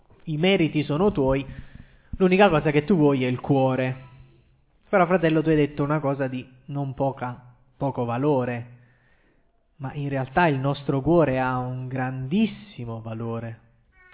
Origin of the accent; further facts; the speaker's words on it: Naples, Campania, Italy; now in Turin, Italy; vengo da Napoli, ma vivo a Torino perché è un bel giorno.